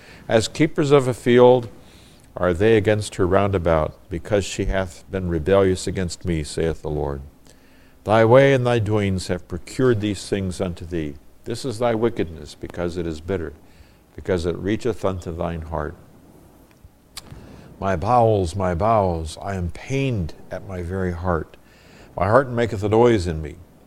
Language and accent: English; Nigeria; When I was growing up in Nigeria, we had what was known as the Harmattan.